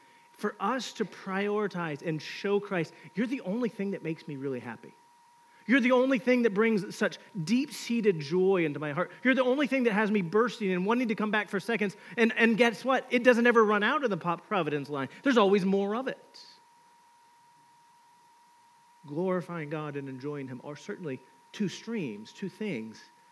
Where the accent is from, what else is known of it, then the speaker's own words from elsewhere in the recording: the South, United States; Let me give a fun analogy because I'm from the South.